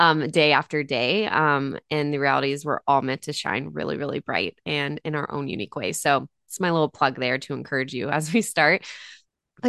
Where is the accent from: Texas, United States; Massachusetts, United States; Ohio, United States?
Texas, United States; moved away; I was born and raised in Texas and thought I would never leave there, like literally.